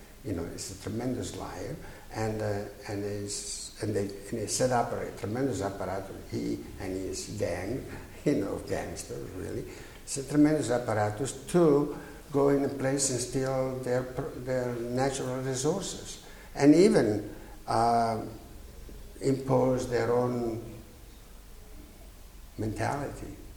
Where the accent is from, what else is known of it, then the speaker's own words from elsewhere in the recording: Milan, Lombardy, Italy; English is a second language; I come from Milano. In Milano, there are 5 drawers.